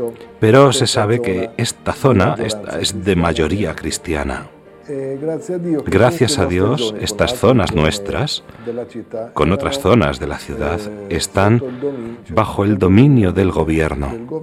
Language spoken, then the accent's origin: Spanish; Aleppo, Aleppo Governorate, Syria; En realidad, yo siempre he estado en Alepo. Nací en Alepo. He sido también párroco de la catedral. Entonces soy hijo de Alepo.